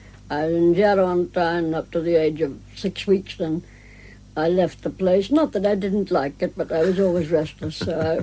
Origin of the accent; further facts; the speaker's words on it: Sunderland, North East England, United Kingdom; also born or lived in Java; As I'm a Geordie, I come from the Wear side. Born in Java and brought up in Sunderland, you know.